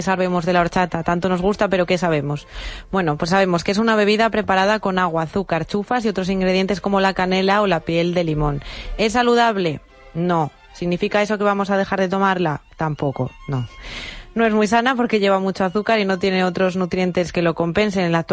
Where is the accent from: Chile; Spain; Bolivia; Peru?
Spain; León, Castile and León; Que me pongo hasta flamenca y soy del León, fíjate.